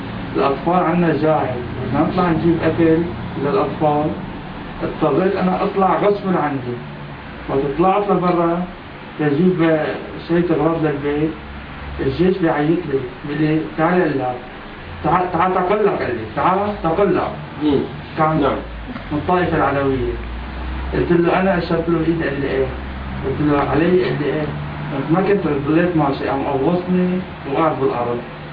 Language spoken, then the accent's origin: Arabic; Syria; انا جيت من سوريا لانطاكيا مباشره على اسطنبول وجيت لهون